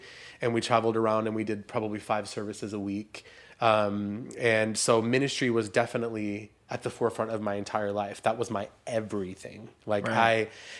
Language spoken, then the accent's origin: English; Sweden; So I'm born and raised in Sweden.